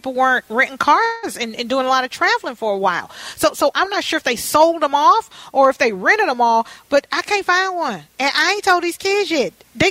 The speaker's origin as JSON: {"language": "English", "region": "the South", "country": "United States", "said": "Now, I'm from the South, and down South, in New Orleans especially, when we do parades, we're throwing beads and we're throwing candy."}